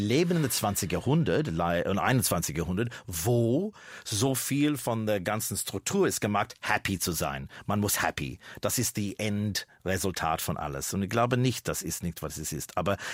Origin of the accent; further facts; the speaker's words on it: Australia; Aber ich habe es viel getanzt in meiner Jugend in Australien zu